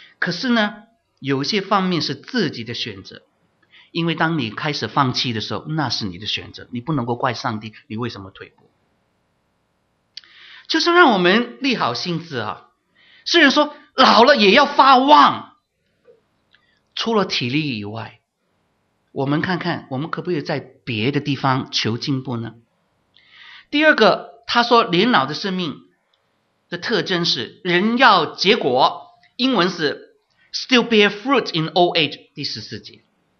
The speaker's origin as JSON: {"language": "Chinese", "country": "China", "said": "就是我们中国人自己这一种观念"}